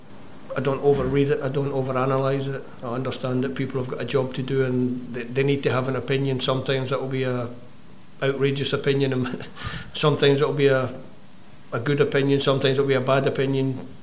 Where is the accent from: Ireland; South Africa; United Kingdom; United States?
United Kingdom; Scotland; accent: Scottish; moved away; I don't think I sound English. I think I sound pretty much the way I sounded when I went down south. Always been patriotic about Scotland.